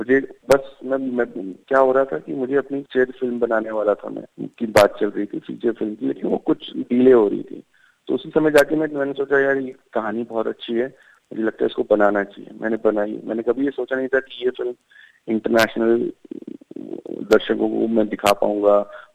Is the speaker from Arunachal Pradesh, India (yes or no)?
yes; Arunachal Pradesh, India; क्योंकि मैं अरुणाचल में पला बड़ा हूँ